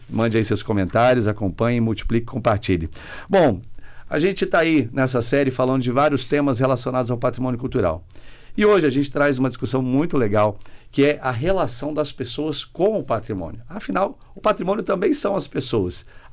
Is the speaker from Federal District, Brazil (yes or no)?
yes; Brasília, Federal District, Brazil; E eu sou aqui de Brasília, que é patrimônio também reconhecido pela Unesco.